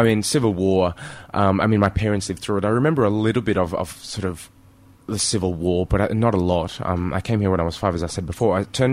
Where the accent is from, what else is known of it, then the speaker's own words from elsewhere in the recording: Melbourne, Victoria, Australia; In Australia, I grew up in Melbourne. It's always...